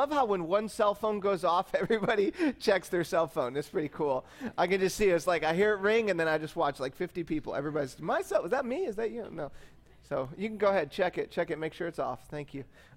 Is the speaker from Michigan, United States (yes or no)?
yes; Michigan, United States; I was moving from Michigan down to from the town of Michigan where I was, across town